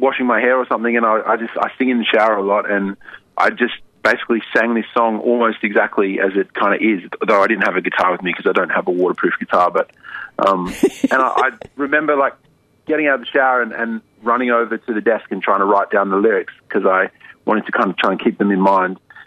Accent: Melbourne, Victoria, Australia; born there; I was born in Melbourne and I have spent a lot of time living in Melbourne

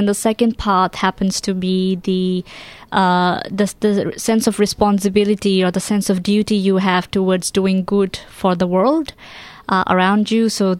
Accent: Australia; also born or lived in Pakistan; I came to Australia in 2005 and I grew up in a country town.

